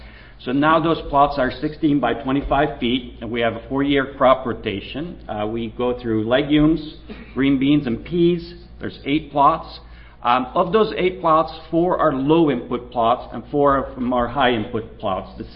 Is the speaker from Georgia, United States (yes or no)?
no; West Virginia, United States; So first of all, I'm from West Virginia, work at West Virginia University right there.